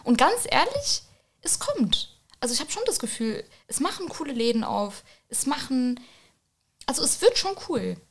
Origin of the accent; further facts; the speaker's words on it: Rüsselsheim, Hesse, Germany; also born or lived in Wiesbaden; Ich bin ja in Rüsselsheim, ich bin in Wiesbaden geboren tatsächlich, aber ich bin hier aufgewachsen.